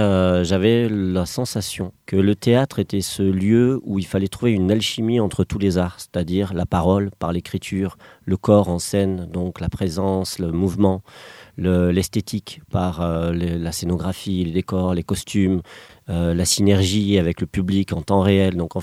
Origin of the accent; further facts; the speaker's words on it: Toulouse, Occitanie, France; now in Drôme, France; moi, je viens de Toulouse à la base, donc c'est encore un autre territoire.